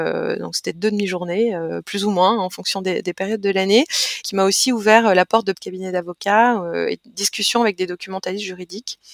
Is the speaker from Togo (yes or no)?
no; Hauts-de-France, France; tout en sachant que je suis nordiste